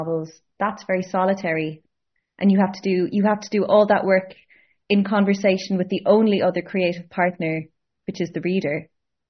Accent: Ireland; now in Montreal, Canada; So, my partner's from France and I'm from Ireland

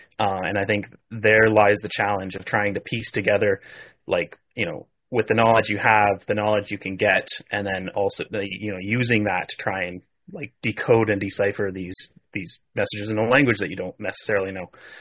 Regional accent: Ontario, Canada; Well, I'm not actually from Ireland. I'm from Southern Ontario.

